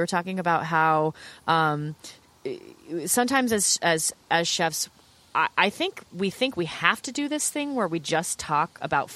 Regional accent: Corvallis, Oregon, United States; I grew up in Corvallis, Oregon, which is a small college town. We had a huge garden in the back.

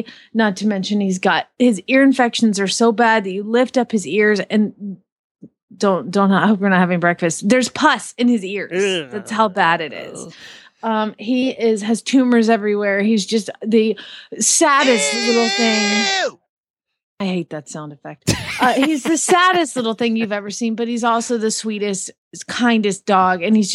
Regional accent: Georgia, United States; I mean, I grew up in Georgia where September, you start to get a little bit of cooler, crisper air.

